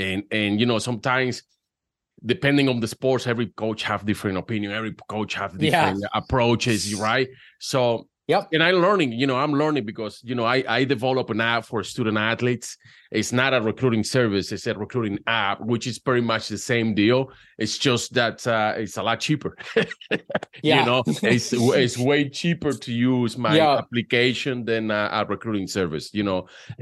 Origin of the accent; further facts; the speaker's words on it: Venezuela; I speak Spanish. I'm from Venezuela